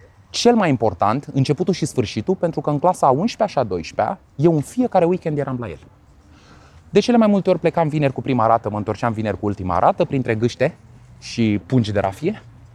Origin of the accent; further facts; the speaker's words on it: Râmnicu Vâlcea, Vâlcea County, Romania; unde m-am născut eu la Râmnicu Vâlcea, unde am copilărit eu, nu unde m-am născut, dar unde am copilărit.